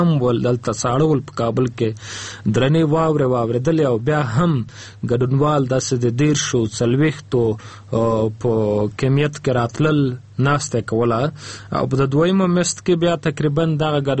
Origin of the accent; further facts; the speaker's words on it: Afghanistan; زه خو خپل د افغانستان یم، اوس مهال په کابل کې ژوند کوم، د پانتون استاد یم،